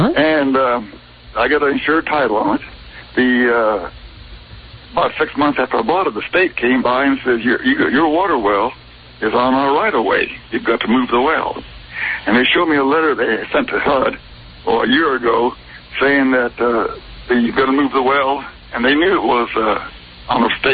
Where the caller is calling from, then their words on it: Fayetteville, Georgia, United States; Fayetteville, that's correct, Elise.